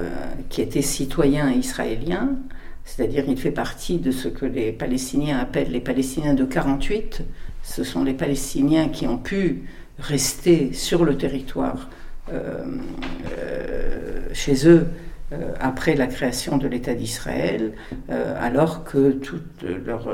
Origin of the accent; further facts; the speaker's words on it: Morocco; Je considérais que je faisais ma part en tant que Marocaine